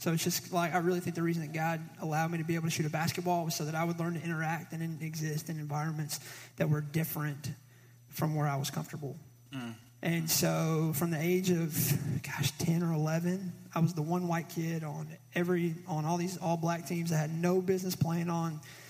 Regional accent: Memphis, Tennessee, United States; I mean, I could say, I grew up in Memphis, born and raised.

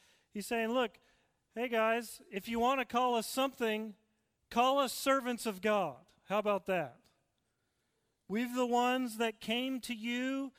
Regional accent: Northeast, United States; I am from the Northeast, though. I can't deny it. I'm a Yankee at heart. Sorry.

